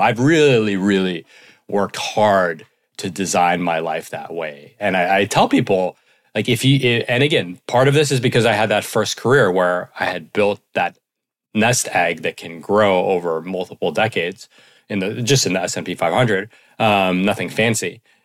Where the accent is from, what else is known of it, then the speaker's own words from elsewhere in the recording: New York City, New York, United States; Well, I grew up in New York City, so I know that.